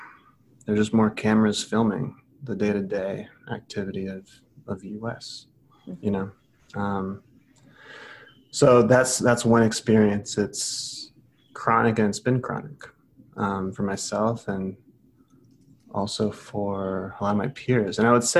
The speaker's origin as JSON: {"language": "English", "country": "Brazil", "tie": "born or raised there", "lives_now": "United States", "said": "I grew up in Brazil, so when I came here to the States, it felt very different to me in how we relate to race."}